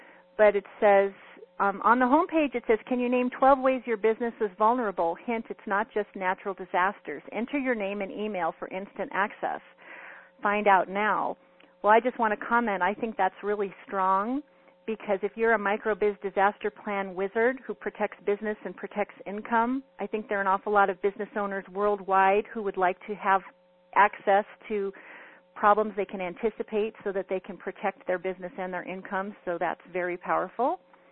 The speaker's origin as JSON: {"language": "English", "region": "California", "country": "United States", "said": "I'm from the San Fernando Valley, so I hope it's nice and sunny in San Fernando Valley."}